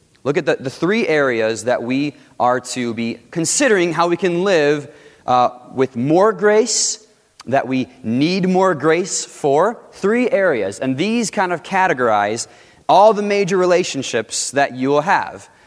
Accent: Chicago, Illinois, United States; I grew up in Chicago, and Chicago has just about every ice cream you could have.

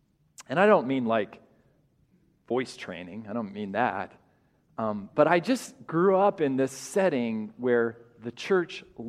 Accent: Colorado, United States; born there; I was born in Colorado. A few years before I was born, my dad had taken a church in Longmont, Colorado.

